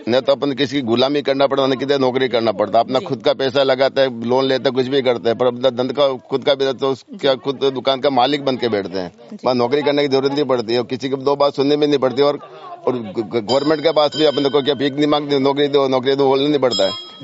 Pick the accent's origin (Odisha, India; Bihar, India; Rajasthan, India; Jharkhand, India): Rajasthan, India; Namana; moved away as an adult; now in Mumbai, India; मैं राजस्थान श्रीनाथ जी के बाजू में नमाना गाँव है